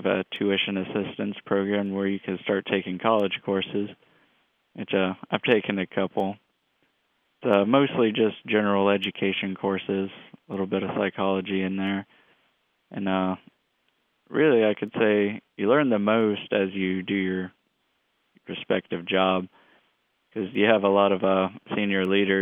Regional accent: Roswell, Georgia, United States; in Roswell at the North Fulton Regional Medical Center. I lived in Cumming, Georgia, till I was about 3, I believe. Then I moved to Forsyth, outside Gainesville, around that time.

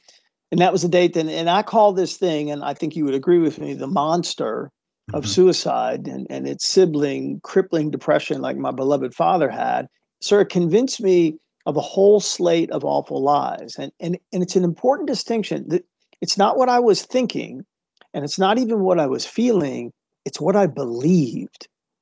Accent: Washington, D.C. area, United States; also born or lived in Midwest; So I was born in January of 1963 in the Midwest. And then 3 years later, I don't remember, but we did ultimately move to the suburbs of Washington, D.C. And that's where I was raised.

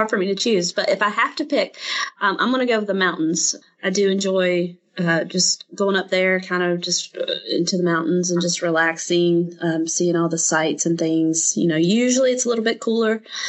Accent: North Carolina, United States; So I grew up near Charlotte, so I was in between the mountains and the coast.

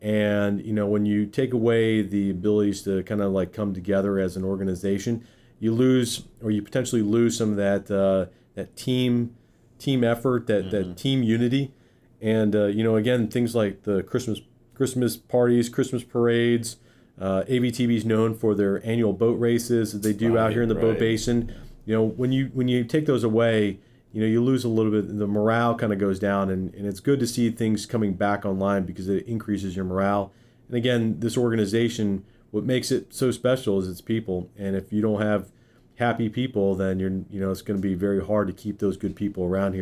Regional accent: Guam; born there; I was born in Guam.

